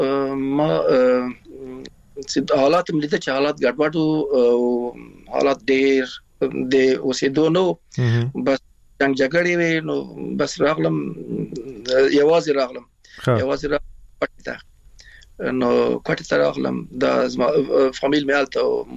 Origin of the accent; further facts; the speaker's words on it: Afghanistan; moved away as an adult; موږ شو ویل چې موږ د افغانستان راغلی یو، نو ایران راغلی مو